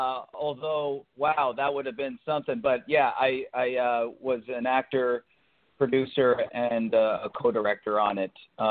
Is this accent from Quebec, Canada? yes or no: no; Markham, Ontario, Canada; also born or lived in Scarborough / Richmond Hill; I was born in Scarborough and grew up in Markham and Richmond Hill.